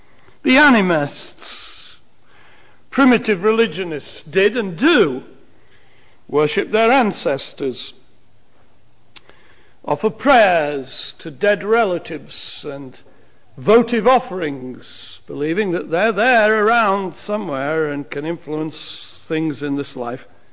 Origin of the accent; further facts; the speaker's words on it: England, United Kingdom; When I was a boy growing up in England, we used to sing songs